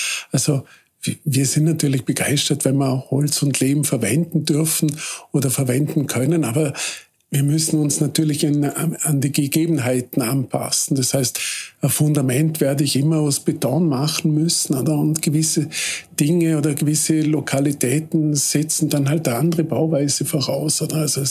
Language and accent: German; Vorarlberg, Austria; also born or lived in Vienna; wir waren dann an Orten, die ich als Vorarlberger leider nicht gekannt habe.